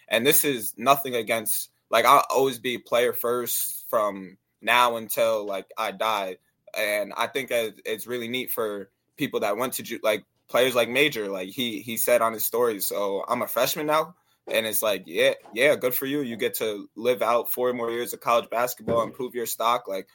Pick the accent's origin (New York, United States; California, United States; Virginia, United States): New York, United States; Albany; so I'm from Albany